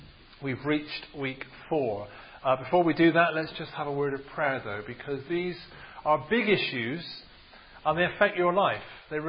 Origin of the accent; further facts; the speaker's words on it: Bristol, South West England, United Kingdom; accent: Bristol; if you want to download off the website and hear my Bristol accent, then you can.